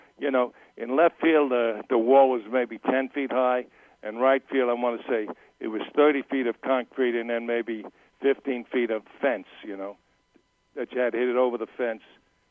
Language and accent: English; Mount Vernon, New York, United States; Like in my hometown of Mount Vernon, I'd say two-thirds of the fans were Yankee fans and one-third were Giant fans.